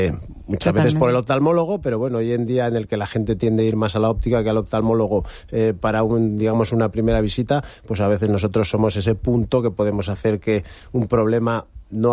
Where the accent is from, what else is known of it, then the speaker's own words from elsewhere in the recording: Basque Country, Spain; now in Benidorm, Spain; yo llevo viniendo aquí como buen vasco toda la vida de vacaciones.